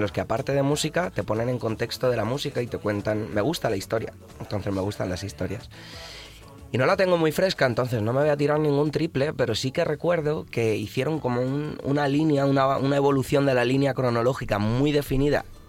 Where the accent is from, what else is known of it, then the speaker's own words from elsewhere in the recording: Aranjuez, Community of Madrid, Spain; yo me he pegado toda la vida queriendo ser un chico de ciudad, porque yo soy de Aranjuez, desde siempre, y me he comido la ciudad.